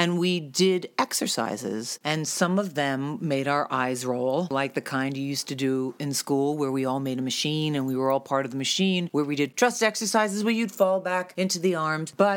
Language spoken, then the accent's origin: English; New York, United States; I live in Jersey, but I'm really from New York.